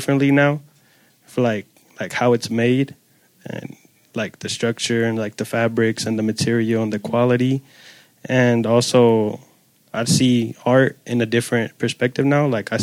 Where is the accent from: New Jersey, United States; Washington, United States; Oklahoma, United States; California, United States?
California, United States; Oakland; because like I'm from Oakland and that's like right now it's almost close to New York, like rivalry in rent.